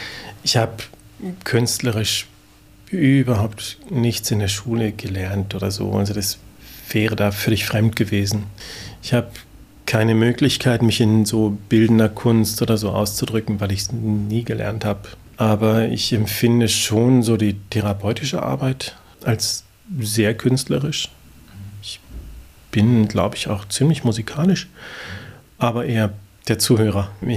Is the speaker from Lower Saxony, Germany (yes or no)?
yes; Lower Saxony, Germany; ich komme aus Niedersachsen vom Dorf.